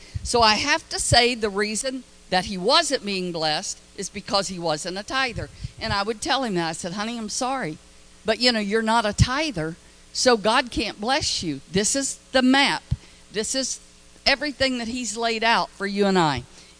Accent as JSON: {"language": "English", "region": "the South", "country": "United States", "said": "I said, honey, I'm from the South."}